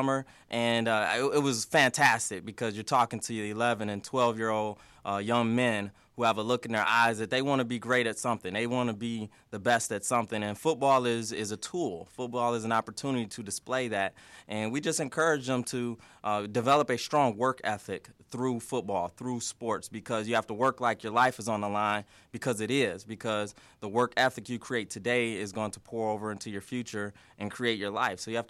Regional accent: Detroit, Michigan, United States; First, I'm a diehard sports fan. I'm from Detroit, Michigan.

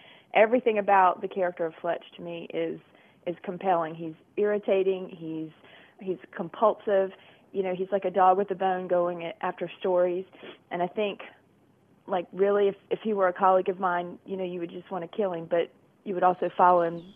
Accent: Apex, North Carolina, United States; I'm from Apex, North Carolina.

